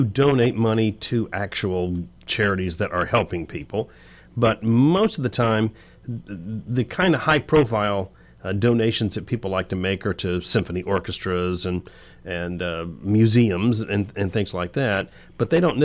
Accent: Daytona Beach, Florida, United States; And see, I grew up in Daytona Beach

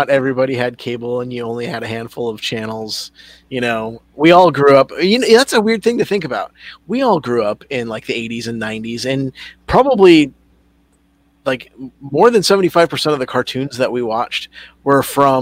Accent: Anaheim, California, United States; a place called Camelot near where I grew up in Anaheim

